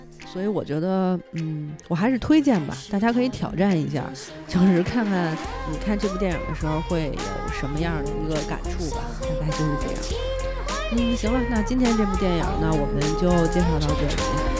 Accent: China; 作为我们中国人就会想说啊，拍得不好，没有完全体现出我们中国的风貌

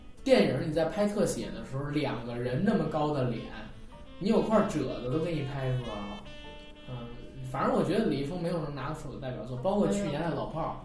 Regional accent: Beijing, China; 我作为一个北京人啊，从小长在胡同里，老炮的儿子

